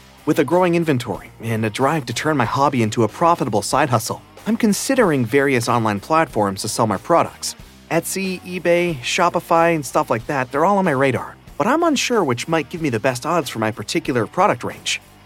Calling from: Austin, Texas, United States; I'm calling in from Austin, Texas.

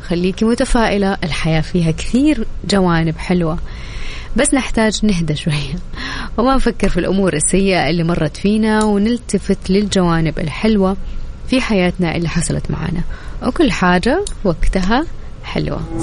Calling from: Riyadh, Riyadh Province, Saudi Arabia; من الرياض

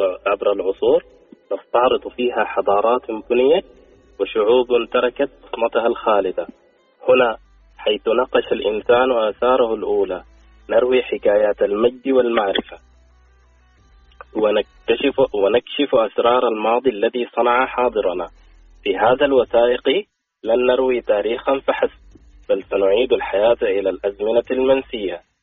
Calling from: Riyadh, Riyadh Province, Saudi Arabia; من الرياض.

